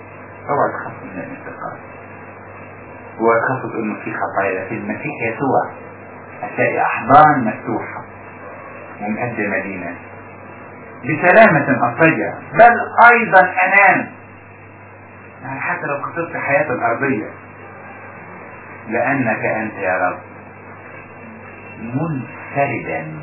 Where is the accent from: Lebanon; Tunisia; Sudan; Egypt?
Egypt; Upper Egypt